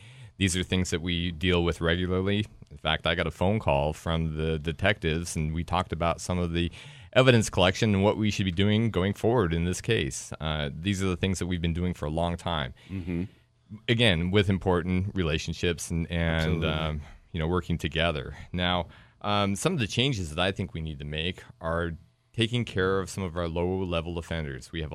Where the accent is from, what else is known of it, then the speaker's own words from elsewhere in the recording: Washington, United States; I'm from the Seattle area, and after going to Western, I stayed for a little while and then went to law school in Oregon.